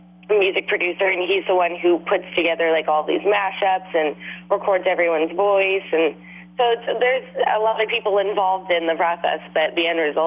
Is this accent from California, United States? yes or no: yes; Santa Monica, California, United States; born there; Yeah, I'm from California. I was born in Santa Monica, so I'm kind of a California LA girl.